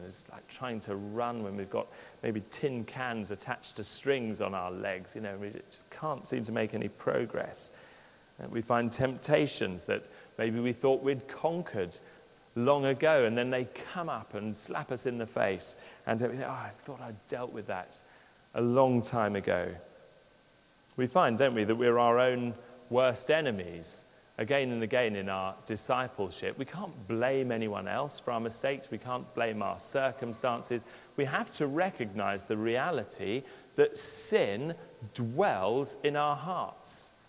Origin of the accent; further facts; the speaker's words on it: England, United Kingdom; We normally end up supporting South Africa because, being English, we like the underdogs. So that's being English anyway.